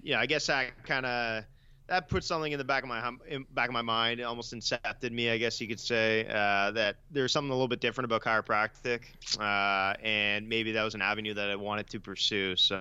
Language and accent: English; Ottawa, Ontario, Canada; So I grew up in Ottawa, which is about a 4-hour drive away from Toronto.